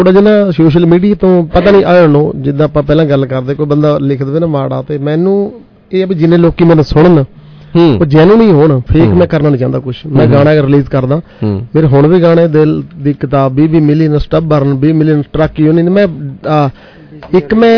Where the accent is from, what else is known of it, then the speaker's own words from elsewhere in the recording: Chandigarh, India; ਨਾ ਇਲਾਕਾ ਸਾਡਾ ਪੁਆਧ ਵਾਲਾ ਜੀ ਚੰਡੀਗੜ੍ਹ